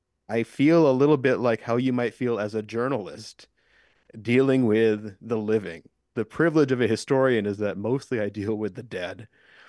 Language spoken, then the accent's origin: English; Wrangell, Alaska, United States; wanted to be able to come back to Wrangell and not be a stranger. The idea of being a stranger in my hometown just didn't jive with me.